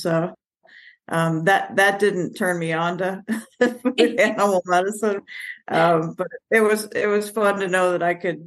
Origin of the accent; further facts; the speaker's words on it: Kentucky, United States; Well, my dad worked for Ford, so we got transferred quite a bit. I spent the most time in Kentucky, and that's how I ended up at Auburn